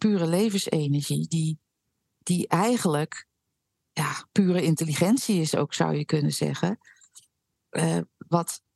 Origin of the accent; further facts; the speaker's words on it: Utrecht, Netherlands; ik ben opgegroeid in Utrecht en daar dus heb ik leren fietsen in mijn beleving druk verkeer.